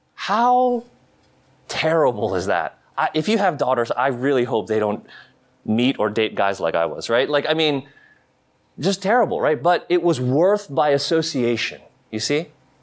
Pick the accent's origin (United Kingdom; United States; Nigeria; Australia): United States; McLean, Virginia; I grew up in McLean in the 80s, right? 80s and 90s.